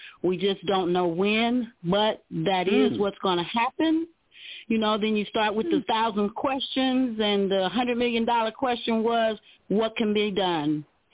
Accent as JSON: {"language": "English", "town": "Indianapolis", "region": "Indiana", "country": "United States", "tie": "born or raised there", "said": "My hometown is Indianapolis, Indiana, capital city here in the Midwest states. Graduated from Arsenal Tech High School."}